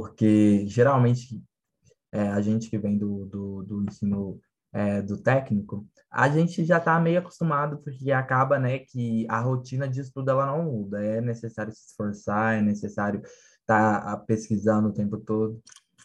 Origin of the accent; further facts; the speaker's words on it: Campos Altos, Minas Gerais, Brazil; also born or lived in São Paulo; Então, eu sou de São Paulo, né? Nasci lá em São Paulo. Embora, né, eu tenha sido criado em Minas Gerais, então Campos Altos, né, a cidade onde eu resido atualmente